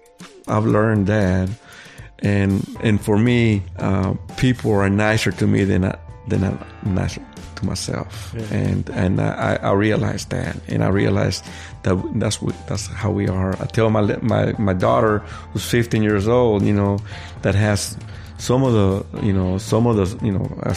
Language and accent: English; Mexico; now in United States; I came from Mexico and all the things that happened to me at home.